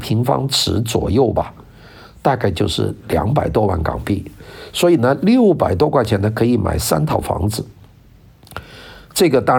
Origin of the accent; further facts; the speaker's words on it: Guangdong, China; 因为它是个广东地方啊，我是个广东人